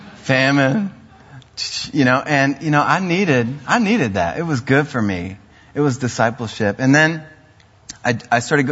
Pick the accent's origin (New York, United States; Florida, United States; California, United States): Florida, United States; Pensacola; Growing up in Pensacola, youngest of four boys, I was a troublemaker.